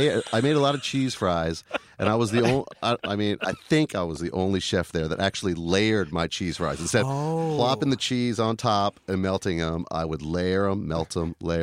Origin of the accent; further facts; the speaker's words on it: Los Angeles, California, United States; also born or lived in Santa Cruz; now in New Orleans, United States; Well, I grew up in Los Angeles, but I came here via Santa Cruz.